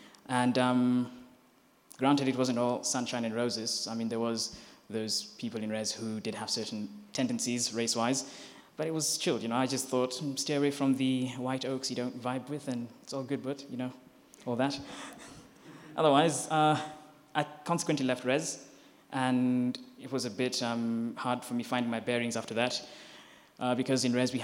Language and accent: English; Kenya; also born or lived in Botswana; now in Pretoria, South Africa; I was actually born and raised in Kenya, and my parents consequently moved from Kenya to Botswana, and then eventually they moved from Botswana to South Africa, and after that is when I actually then moved here to the University of Pretoria